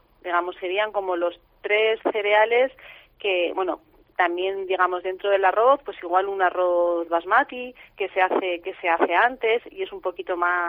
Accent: Huesca, Aragon, Spain; Yo vengo de Huesca

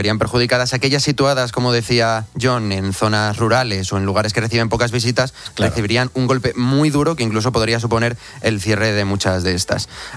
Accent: Albacete, Castilla-La Mancha, Spain; Yo soy de Albacete.

